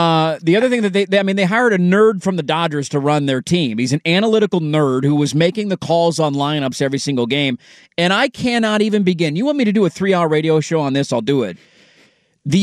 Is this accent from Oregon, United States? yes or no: yes; Portland, Oregon, United States; Growing up in Portland with the headband as I played basketball in my driveway, Cliff Robinson was my icon.